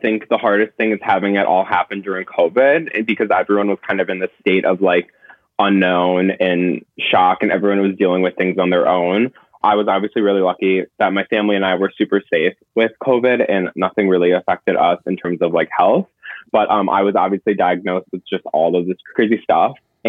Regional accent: Minneapolis, Minnesota, United States; I grew up in Minneapolis, and the Minneapolis industry, the Minneapolis like scene just wasn't for me.

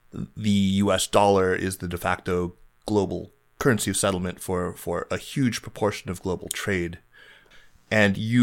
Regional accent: United States; born there; I was born in the States, right?

